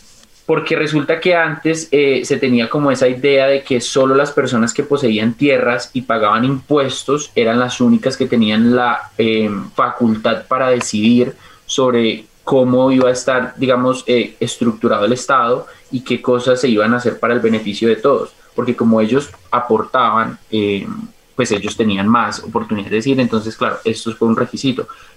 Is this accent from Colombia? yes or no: yes; Colombia; es una lucha grandísima que hemos tenido como colombianos y como sociedad, y no solo aquí en Colombia